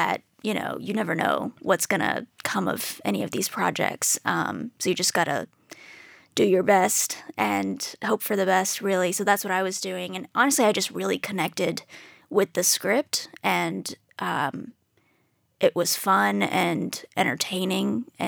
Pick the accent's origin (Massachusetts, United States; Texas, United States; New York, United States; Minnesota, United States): Texas, United States; Dallas; also born or lived in Houston; I was raised in Dallas pretty much my whole life.